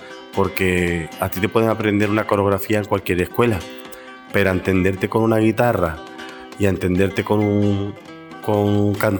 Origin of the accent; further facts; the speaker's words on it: Barcelona, Catalonia, Spain; allí en una peña que se llamaba Manuel de Falla, allí en Nou Barri, porque yo soy de Nou Barri.